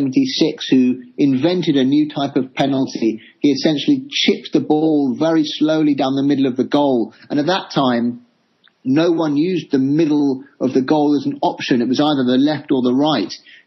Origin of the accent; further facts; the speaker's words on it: England, United Kingdom; as an Englishman